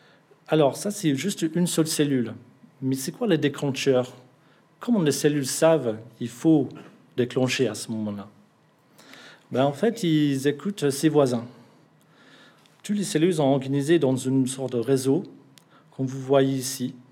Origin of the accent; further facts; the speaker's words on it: England, United Kingdom; French is a second language; Je suis anglais, alors je bois beaucoup de lait